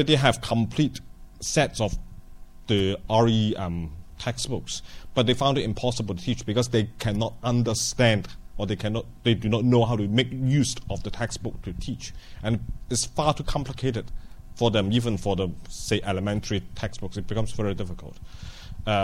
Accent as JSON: {"language": "English", "town": "Edinburgh", "region": "Scotland", "country": "United Kingdom", "said": "I come from Edinburgh."}